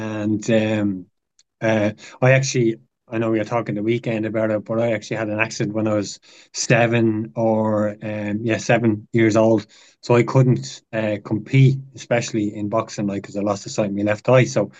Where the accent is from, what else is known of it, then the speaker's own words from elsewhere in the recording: Dublin, Leinster, Ireland; I grew up in Ballymun, as you mentioned there. I'm one of 13 kids, so you can imagine at one point we all lived in the house there in Coultry Crescent in Ballymun.